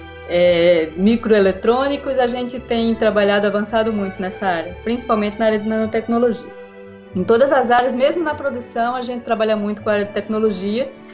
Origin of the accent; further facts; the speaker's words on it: Campina Grande, Paraíba, Brazil; also born or lived in Pernambuco; now in São Paulo, Brazil; eu tenho 43 anos, eu sou nordestina, natural de Campina Grande, na realidade natural do interior de Pernambuco, mas cheguei muito cedo a Campina Grande. Filhos de mãe costureira, de pai comerciário